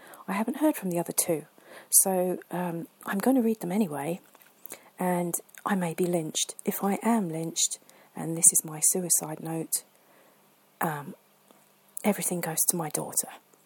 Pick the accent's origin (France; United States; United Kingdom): United Kingdom; England; Even I'm English, and I'm new to Pop-Tarts